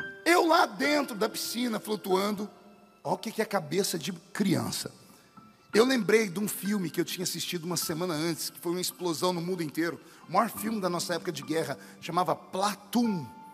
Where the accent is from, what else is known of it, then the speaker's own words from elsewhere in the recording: Orlândia, São Paulo, Brazil; Quando eu era menino, lá em Orlândia, onde eu nasci, onde moro até hoje, eu era muito pobre.